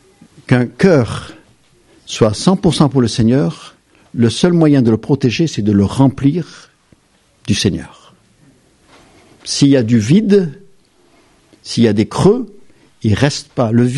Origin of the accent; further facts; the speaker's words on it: Algeria; Je vous apprends rien pour dire que j'ai grandi en Algérie, hein.